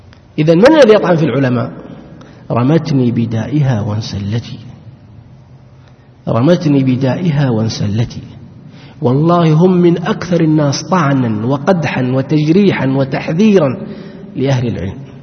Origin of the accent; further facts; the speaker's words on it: Saudi Arabia; نحن الآن عندنا ما فيه يتنقص الصالحين، لأن عندنا في السعودية هنا